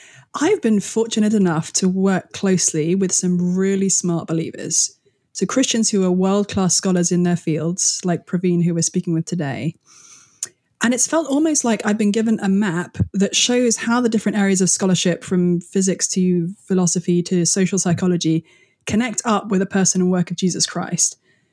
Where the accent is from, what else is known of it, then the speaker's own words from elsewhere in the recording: England, United Kingdom; now in United States; there's a communications trade-off that comes with being a Brit in America.